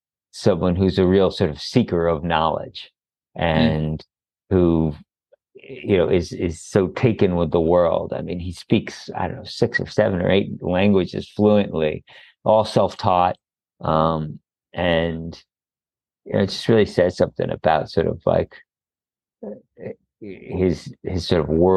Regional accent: New York, United States; I'm completely biased as a New Yorker.

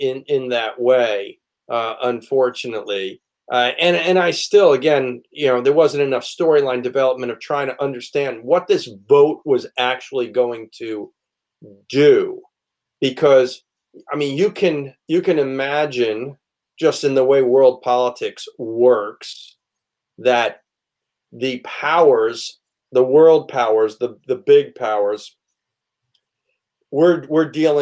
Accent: New York City, New York, United States; I grew up in the New York City area

